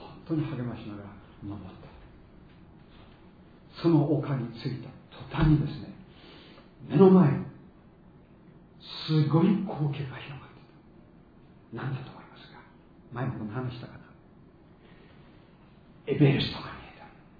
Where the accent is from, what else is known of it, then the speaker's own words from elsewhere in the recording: Tohoku, Japan; accent: Tohoku dialect; 僕もね、東北弁の英語でやったよってガリューの英語なんとか通じるもんだそうです